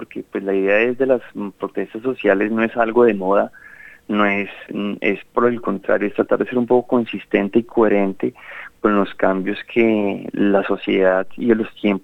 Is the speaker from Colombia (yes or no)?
yes; Colombia; Entonces, pues claro, uno como colombiano le duele mucho ver que la publici